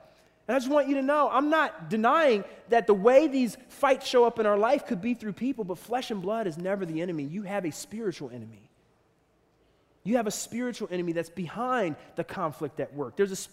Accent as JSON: {"language": "English", "town": "Philadelphia", "region": "Pennsylvania", "country": "United States", "tie": "born or raised there", "said": "I grew up in Philly. I grew up in the hood."}